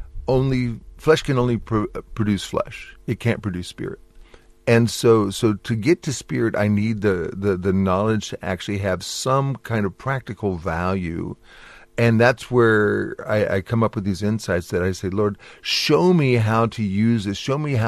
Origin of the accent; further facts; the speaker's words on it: United States; moved away as an adult; now in South Africa; Okay, well, I am obviously from America. I came here in 1991, which is donkey's years ago.